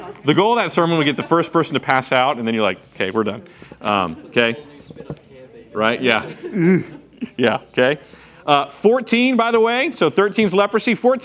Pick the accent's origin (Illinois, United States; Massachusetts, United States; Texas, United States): Texas, United States; but I am from Texas.